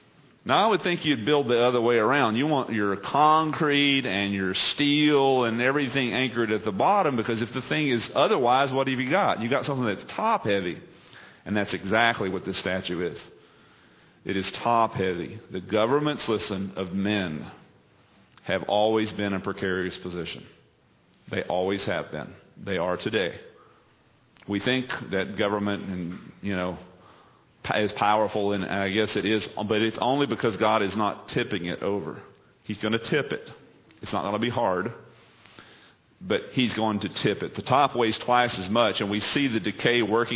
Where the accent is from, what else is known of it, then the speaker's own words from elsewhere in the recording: United States; So I know I'm an American. I love our country, and I wish it would last.